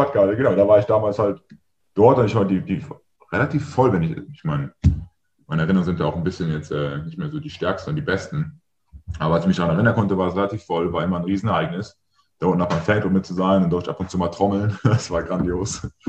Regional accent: Leverkusen, North Rhine-Westphalia, Germany; born there; Yes, sir. Aus genau. Dem Rheinland, ja.

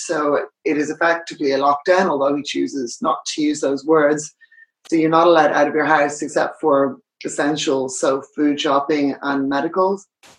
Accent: Ireland; also born or lived in United Kingdom / United States; I'm Irish. I live in Dublin.

